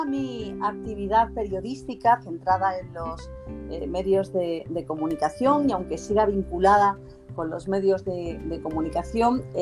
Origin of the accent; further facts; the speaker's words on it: Ceuta, Spain; subrayar que soy de Ceuta, pues aprovecho para decir que es una ciudad maravillosa que merece la pena conocer